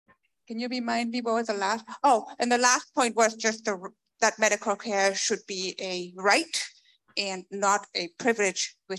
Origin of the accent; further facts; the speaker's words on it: Boulder, Colorado, United States; So I'm from Boulder, Colorado. I'm visiting Chicago for the weekend.